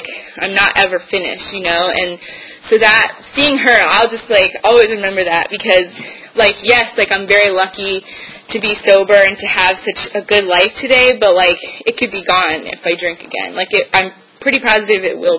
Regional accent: Virginia, United States; I grew up in Fairfax County. Before I got sober, I'd never driven on the Beltway.

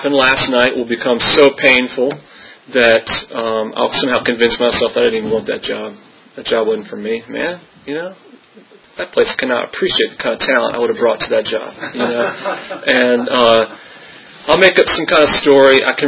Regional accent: Williamsburg, United States; You know, I grew up in Williamsburg, and my mom was an alcoholic, but she was just getting sober when I was around 2 or 3

